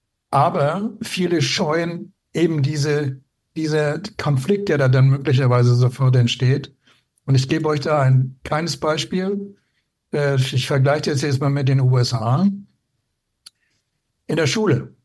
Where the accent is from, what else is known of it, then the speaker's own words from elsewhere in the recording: Northern Germany, Germany; insbesondere als Norddeutscher